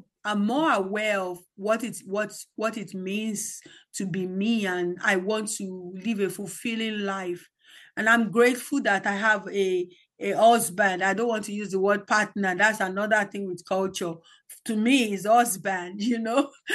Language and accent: English; Nigeria; now in New Zealand; I've lived more of my life as a Nigerian than I've lived so far as a Kiwi. And I think those first 40 years of my life have shaped me in more ways that I can never know.